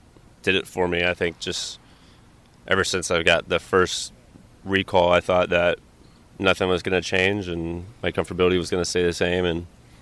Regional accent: Orlando, Florida, United States; obviously growing up in Orlando. I think anybody that would grow up in the state of Florida would love to play for the Rays

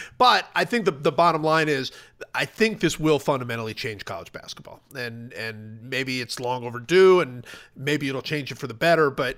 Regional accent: Cleveland, Ohio, United States; maybe it's, you know, growing up in Cleveland, just, I just can, when I think of my childhood, I think of these leaves blowing across the road

